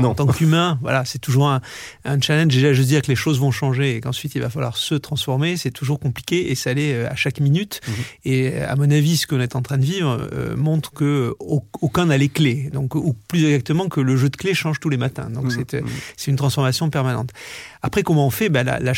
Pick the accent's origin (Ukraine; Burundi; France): France; comme on est français tous les deux, en fait, on a été élevés culturellement au fait qu'il fallait être dans la capitale